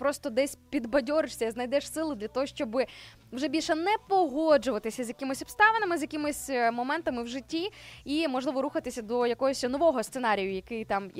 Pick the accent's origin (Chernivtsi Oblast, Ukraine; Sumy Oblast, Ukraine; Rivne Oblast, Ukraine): Rivne Oblast, Ukraine; Sarny; Вараш, друзі, це сусіднє місто до міста Сарни, мого рідного міста, де я народилася.